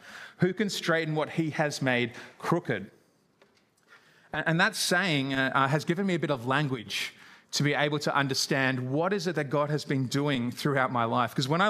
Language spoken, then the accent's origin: English; Gosford, New South Wales, Australia; born there; I was born in Gosford, New South Wales on the central coast, about an hour or so north of Sydney. And I grew up in a Christian home. My dad was a pastor.